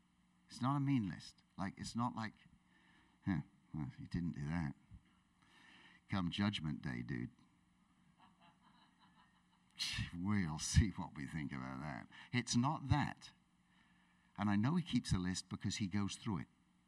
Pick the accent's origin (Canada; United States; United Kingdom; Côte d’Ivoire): United Kingdom; England; so, I'm English, yeah. That was us, yeah.